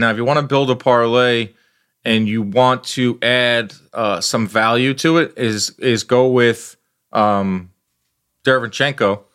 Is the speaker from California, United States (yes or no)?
no; New York City, New York, United States; It's been a wild summer in New York City as a New Yorker.